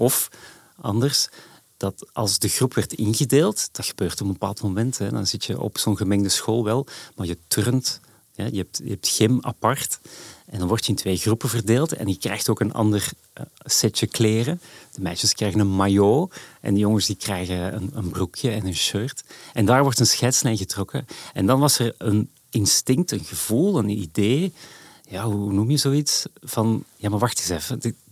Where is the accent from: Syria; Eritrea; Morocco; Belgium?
Belgium; Edegem, Flanders; now in Amsterdam, Netherlands; In Edegem, dat is de zuidrand van Antwerpen.